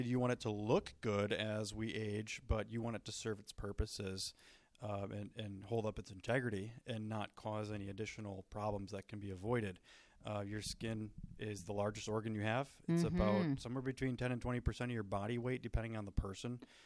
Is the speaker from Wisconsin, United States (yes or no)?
yes; De Pere, Wisconsin, United States; So, I grew up in DePeer, so I'm from the area. Did my undergraduate down in Missouri and then came back home.